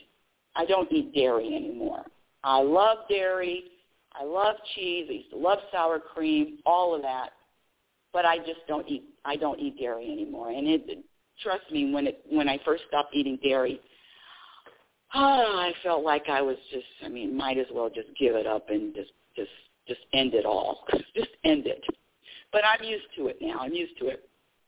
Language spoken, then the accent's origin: English; California, United States; When I say really good, I mean I came from California, so enough said.